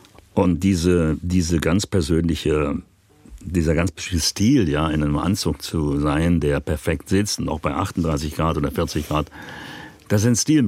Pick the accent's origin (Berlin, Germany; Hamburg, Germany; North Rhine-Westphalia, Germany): Berlin, Germany; ich komme ja gebürtig aus Berlin und habe 1965 als 13-jähriger Junge